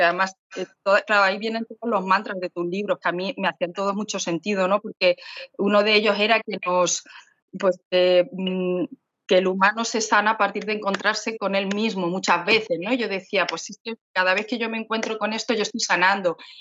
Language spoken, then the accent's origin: Spanish; Ecuador; moved away as an adult; now in Spain; vinimos de Ecuador en plena pandemia, sin trabajo, sin nada.